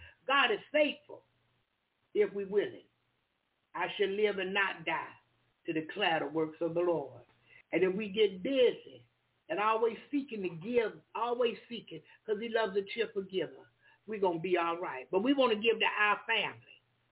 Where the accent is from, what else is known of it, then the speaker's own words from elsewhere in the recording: United States; And y'all know I'm American, so I can't always pronounce the names of pastors and people correctly.